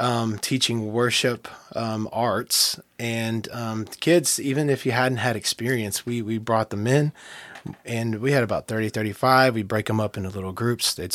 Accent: Fort Smith, Arkansas, United States; now in O'Fallon, United States; I am from Fort Smith, Arkansas. I grew up there, and I live now in O'Fallon, Missouri.

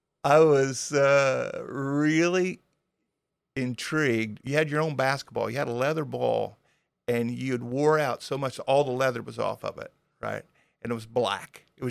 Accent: Hardin, United States; yeah. And we grew up in Hardin.

